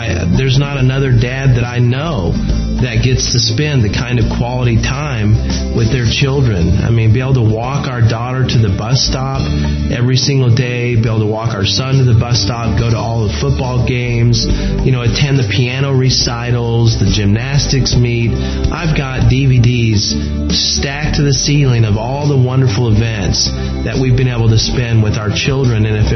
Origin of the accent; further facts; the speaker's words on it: Texas, United States; Once you get to know me, you know that I'm from Texas and I've got a heart about that size